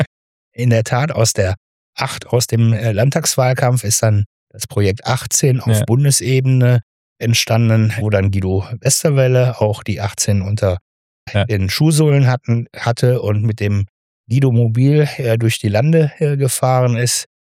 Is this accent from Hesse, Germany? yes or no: no; Brüggen, North Rhine-Westphalia, Germany; außer einer Zeit, wo ich mal in Düsseldorf eine Wohnung hatte, aber eigentlich nie weggezogen, sondern ich bin Niederrheiner durch und durch. Brüggen-Bracht, das ist meine Heimat, da bin ich fest verwurzelt